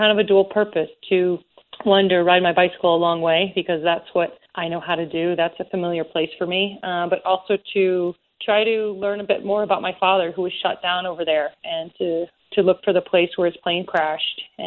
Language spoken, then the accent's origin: English; Idaho, United States; to be able to show it in my hometown in Idaho, it's really special for me because it's the perfect way to kick off this journey that's still going on in the place that I call home